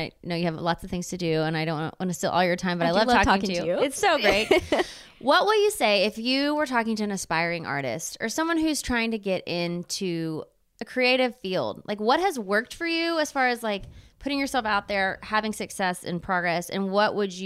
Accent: Waco, Texas, United States; You know, Trani's from my hometown of Waco, Texas.

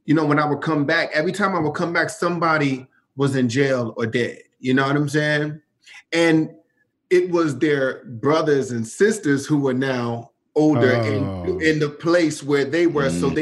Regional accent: Philadelphia, Pennsylvania, United States; So I'm from Richard Island

